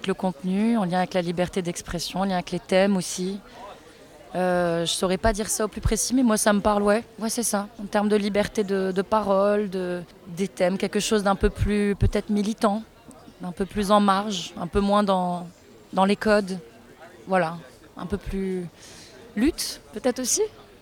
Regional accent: Algeria; Alors moi j'ai grandi en Algérie et la radio était en français.

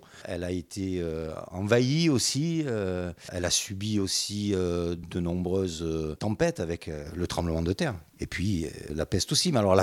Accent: Manosque, Provence-Alpes-Côte d'Azur, France; parce que ça me rappelle vraiment toute mon enfance passée à la Lucchese

